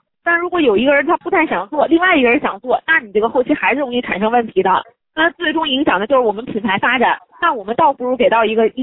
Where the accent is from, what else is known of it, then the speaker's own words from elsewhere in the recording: Zhangjiakou, Hebei, China; 因为 我也是北方人，我家是张家口的